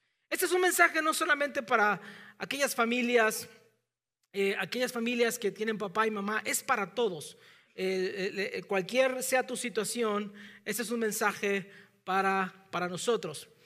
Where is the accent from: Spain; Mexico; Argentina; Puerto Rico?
Mexico; Y así como todo buen padre, yo que soy mexicano, así me dan ganas de voltearle uno, pero no se lo volteo.